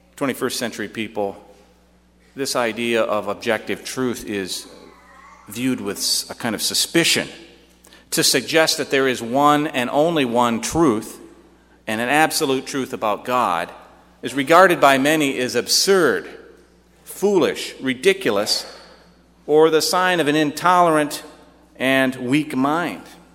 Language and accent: English; Michigan, United States; now in Illinois, United States; Kind of like I go back home to where I grew up in Michigan a couple of times a year